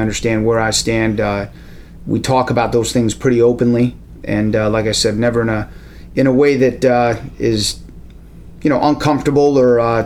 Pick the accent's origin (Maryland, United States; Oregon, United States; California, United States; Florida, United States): Florida, United States; And, so even though I grew up in Florida, I consider myself a Midwesterner who somehow ended up on the East Coast.